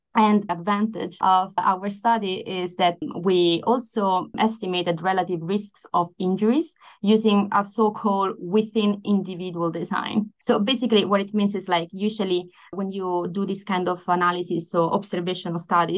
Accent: Italy; now in Stockholm, Sweden; I come originally from Italy. At the moment, I live in Stockholm in Sweden. I've been living here for the past 6 years.

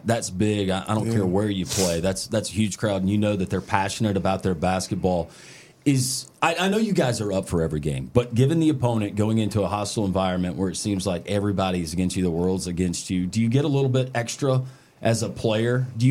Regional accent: Alabama, United States; because Bud is from Alabama. I'm from Alabama.

